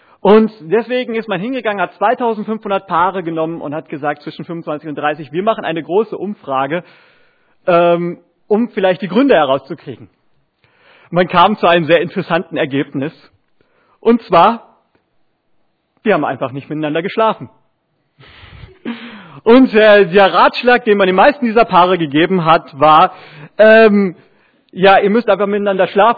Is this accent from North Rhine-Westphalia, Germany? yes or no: yes; Bochum, North Rhine-Westphalia, Germany; der damals in Bochum, wo ich herkomme, zu uns gepredigt hat